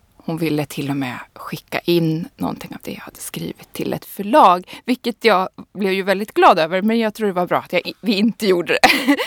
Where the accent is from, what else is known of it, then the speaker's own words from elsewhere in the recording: Sundsvall, Västernorrland County, Sweden; det började ju nog här i Sundsvall, där jag är uppvuxen